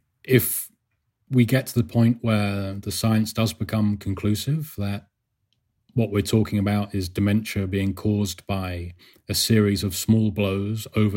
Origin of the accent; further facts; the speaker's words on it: Bath, South West England, United Kingdom; I grew up in Bath, which is a big rugby town.